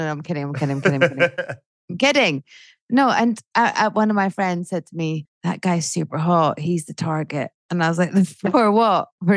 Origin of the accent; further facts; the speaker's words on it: Edinburgh, Scotland, United Kingdom; I grew up in Edinburgh. My first Edinburgh Festival was when I was 10. So 1983.